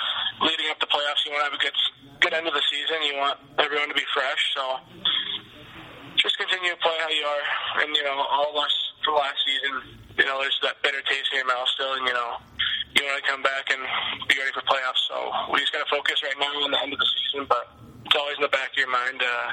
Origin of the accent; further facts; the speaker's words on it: California, United States; now in Monument, United States; I was originally from California, like you said, and I just grew up playing roller hockey.